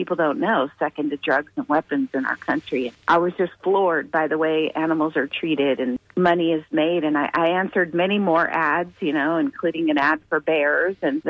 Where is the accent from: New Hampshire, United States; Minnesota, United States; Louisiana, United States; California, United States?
California, United States; San Diego; moved away as an adult; I was, I'm from San Diego, but I had moved to Texas to open a restaurant